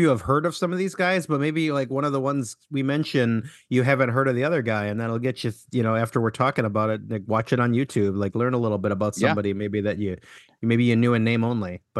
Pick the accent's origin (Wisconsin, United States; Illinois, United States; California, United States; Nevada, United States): Wisconsin, United States; Milwaukee; I'm from Milwaukee. Gary is too, but I still live here.